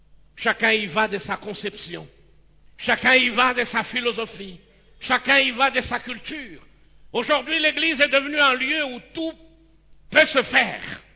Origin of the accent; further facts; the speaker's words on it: Kinshasa, DR Congo; non seulement ici chez nous, à Kinshasa, ici chez nous au Congo, et même au-delà